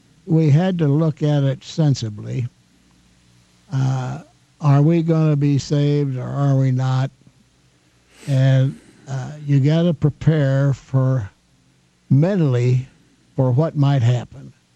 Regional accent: Missouri, United States; Well, you know, I came from Missouri, and I didn't know what sharks looked like.

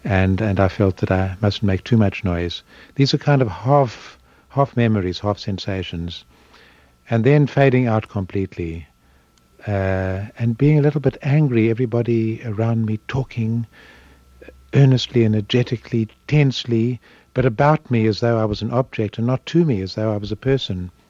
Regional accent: South Africa; first language English; also born or lived in Mozambique; English, which is my mother tongue as a South African, and in Portuguese, which is the most widely spoken language in Maputo, the capital of Mozambique, where I was working at the time.

